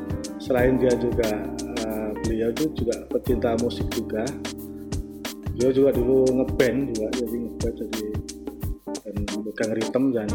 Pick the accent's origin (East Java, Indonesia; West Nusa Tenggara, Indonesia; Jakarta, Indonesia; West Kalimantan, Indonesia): West Nusa Tenggara, Indonesia; Mataram; born there; saya lahir di Lombok kan Mataram itu.